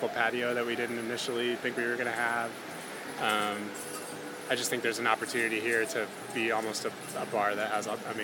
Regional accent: Texas, United States; also born or lived in Colorado; Just growing up in Texas and then moving to Colorado, we took a lot of trips down to New Mexico when I was a kid

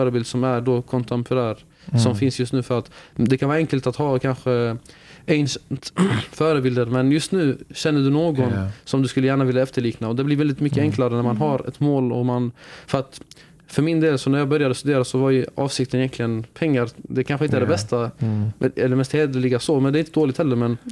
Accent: Växjö, Kronoberg County, Sweden; som jag är som sagt född och uppvuxen i Växjö då

